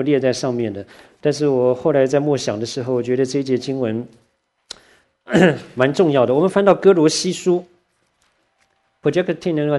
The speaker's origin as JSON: {"language": "Chinese", "country": "Taiwan", "tie": "born or raised there", "said": "我在台湾从小长大，就是在一个很严谨的要求的里面"}